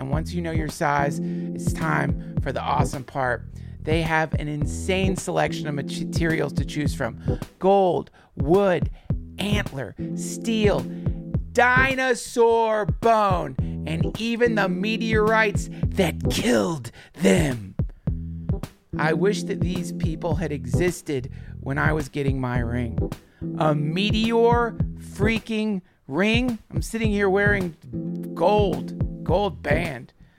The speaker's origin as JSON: {"language": "English", "town": "Hendersonville", "region": "North Carolina", "country": "United States", "tie": "born or raised there", "said": "so I grew up in Hendersonville. I would go to the Biltmore House."}